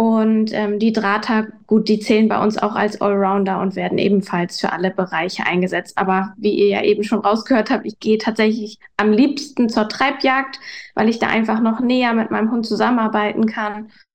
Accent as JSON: {"language": "German", "region": "Hamburg", "country": "Germany", "said": "wir kommen ja aus Hamburg, zwar Randgebiet Hamburg"}